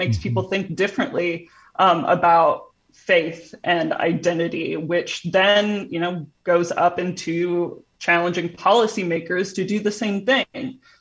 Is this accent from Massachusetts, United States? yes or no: no; Indiana, United States; You know, I grew up in Indiana where the people that I saw at the pulpit were older than me.